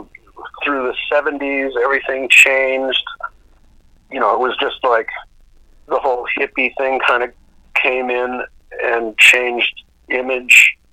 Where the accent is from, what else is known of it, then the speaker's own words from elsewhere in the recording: Duluth, Minnesota, United States; I was from Duluth, Minnesota.